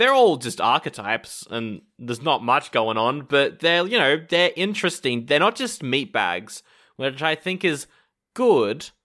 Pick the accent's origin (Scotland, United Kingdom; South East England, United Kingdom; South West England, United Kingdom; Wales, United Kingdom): Scotland, United Kingdom; I'm from Scotland.